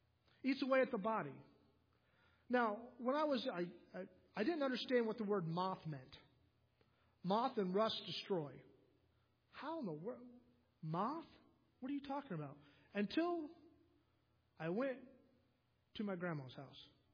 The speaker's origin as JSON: {"language": "English", "town": "Columbus", "region": "Ohio", "country": "United States", "tie": "born or raised there", "said": "So as a city boy, growing up in Columbus, going down, not having any really water or toilet"}